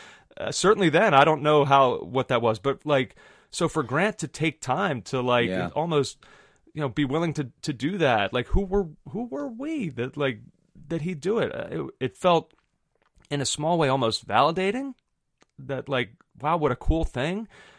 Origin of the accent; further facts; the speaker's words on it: United States; for me personally, as an American soccer fan